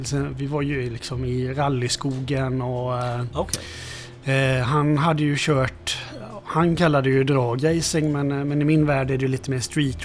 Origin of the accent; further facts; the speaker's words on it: Kalmar, Kalmar County, Sweden; Jag är från Kalmar från början.